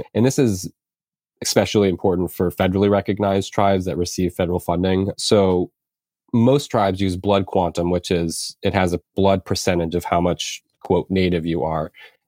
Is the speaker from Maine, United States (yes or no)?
yes; Indian Island, Maine, United States; also born or lived in Bridgeport, United States; So I grew up on the Penobscot Indian Nation, which is in Maine. It's right near the Bangor area. I was actually born in Bridgeport, Connecticut, but I only lived there until I was six. And then my mom and I moved to Indian Island.